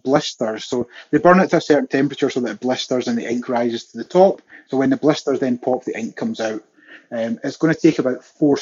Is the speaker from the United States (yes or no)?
no; Scotland, United Kingdom; And honestly, being Scottish, I'm very pale skinned.